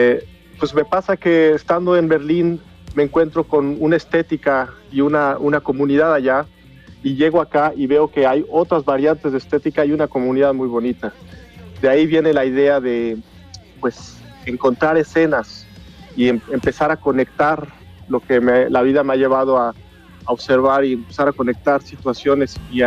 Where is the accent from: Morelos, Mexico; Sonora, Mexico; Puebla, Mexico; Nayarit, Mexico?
Morelos, Mexico; Jiutepec; also born or lived in Cuernavaca; Yo soy de Cuernavaca, de hecho de Jiutepec, Morelos, soy guayabo, como dirían. De ahí me fui a la Ciudad de México, donde estudié la carrera de composición